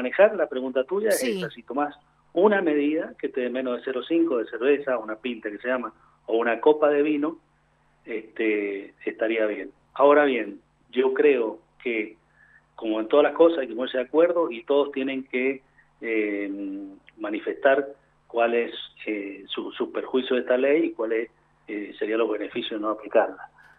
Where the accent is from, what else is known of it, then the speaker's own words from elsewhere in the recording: Mendoza, Argentina; yo tengo una opinión como ciudadano mendocino y tomador de vino.